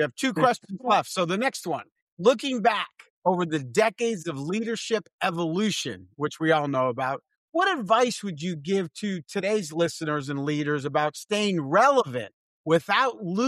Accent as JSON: {"language": "English", "town": "San Antonio", "region": "Texas", "country": "United States", "said": "I'm from San Antonio."}